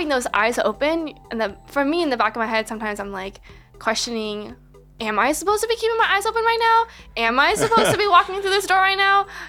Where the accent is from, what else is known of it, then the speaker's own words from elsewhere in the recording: California, United States; as an Asian American woman growing up in the Bay Area, lived throughout my life